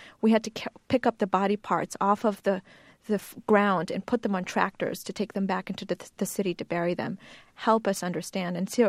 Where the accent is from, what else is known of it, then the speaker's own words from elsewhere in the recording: United States; here I am as an American also listening to this.